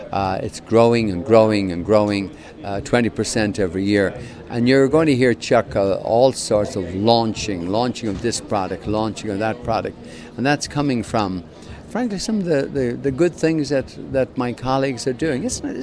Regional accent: Ireland; growing up in Ireland, you know, agriculture was very important.

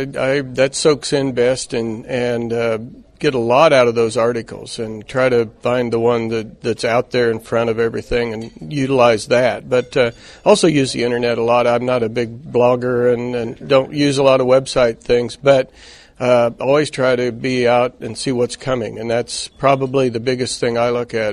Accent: White Cloud, Kansas, United States; Well, I'm from White Cloud, Kansas, Chuck, in the northeast corner.

